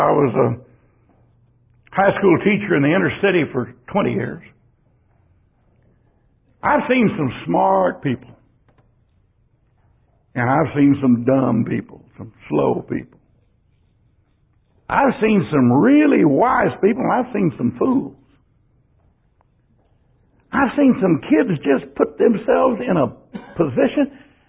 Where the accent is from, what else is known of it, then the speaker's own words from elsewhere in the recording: Texas, United States; born there; I was born in the Bible Belt of Texas, Bible Belt of the South in the United States, maybe the Bible Belt of the world.